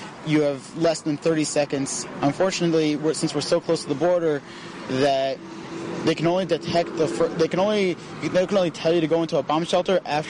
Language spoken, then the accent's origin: English; Southern US, United States; But also, I'm from the South, so, you know, I was raised shooting.